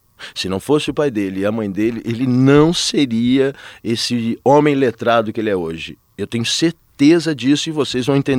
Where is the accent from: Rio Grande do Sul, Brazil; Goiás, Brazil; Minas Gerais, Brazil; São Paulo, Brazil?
Goiás, Brazil; Goiânia; que vim de Goiânia, que ralei para estar aqui